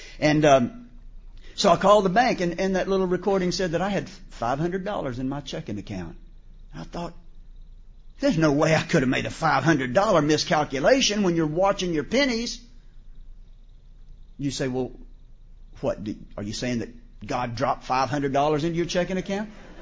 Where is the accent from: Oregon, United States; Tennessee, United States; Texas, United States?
Texas, United States; Houston; born there; I was born in Houston, Texas, a certain date.